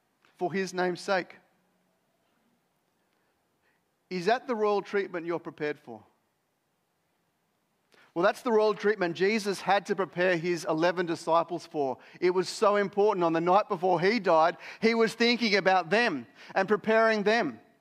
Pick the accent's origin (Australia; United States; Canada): Australia; Maybe you've gone to a different culture where they're not as laid back as Australian, actually much more generous. No offense to us all